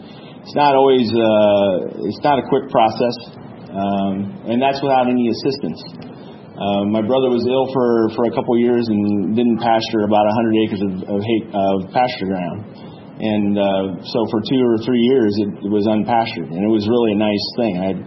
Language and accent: English; Grinnell, Iowa, United States; I grew up in Grinnell. Very similar looking ground to this. When I grew up, we had 250 cows and very similar property